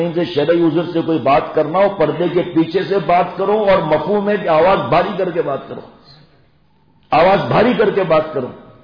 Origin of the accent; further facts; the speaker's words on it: Sindh, Pakistan; also born or lived in Karachi; ہم بھی گاؤں کے رہنے والے ہیں جناب, اصل میں تھرجا رہنے والا ہوں, بیپور خاص کا دیا خبر ہے نا, نوکوٹ نوکوٹوں کے دیا تھر, اصا ہوتے جا رہنے والا ہوں, کراچی میں جی پیدائش ہے